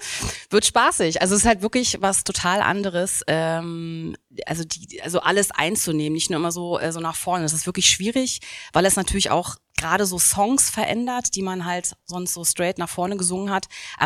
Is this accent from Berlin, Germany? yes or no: yes; Berlin, Germany; Und ich komme ja aus Berlin.